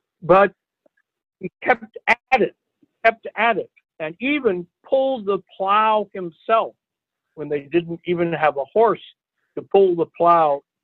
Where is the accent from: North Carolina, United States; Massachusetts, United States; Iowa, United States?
Iowa, United States; And I said, you know, I'm from Iowa